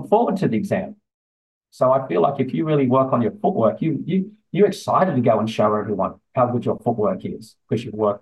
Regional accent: Australia; Or finish the flip turn, I think you're saying, and I'm Australian.

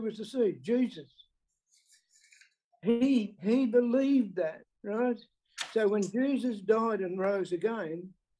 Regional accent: Western Australia, Australia; Hello, everyone. … from Western Australia, rejoicing in the Lord.

